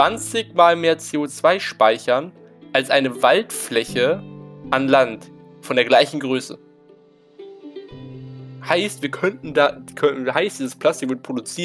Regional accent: North Rhine-Westphalia, Germany; dann in NRW ist es auf jeden Fall mal die braune Tonne, oder zumindest da, wo ich herkomme, ist es die braune Tonne.

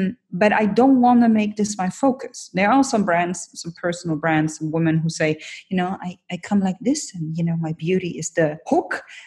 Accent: Germany; I'm originally from Germany, and there's a tendency that we are raised in a way that you either do it perfectly or you don't do it at all.

